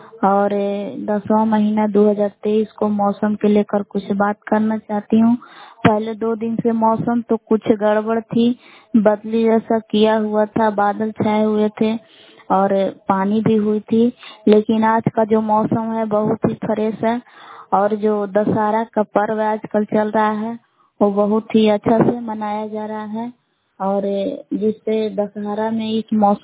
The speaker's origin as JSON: {"language": "Hindi", "town": "Bilau", "region": "Bihar", "country": "India", "said": "ग्राम बिलाव जिला कैमूर भभुआ की निवासी हूँ।"}